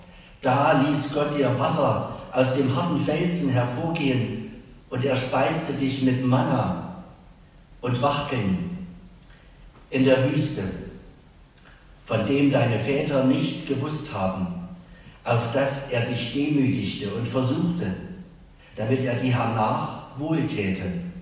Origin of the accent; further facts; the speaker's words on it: Stangengrün, Saxony, Germany; Ich komme aus Stangengrün und dort hat die Kurrende heute ein Musical aufgeführt.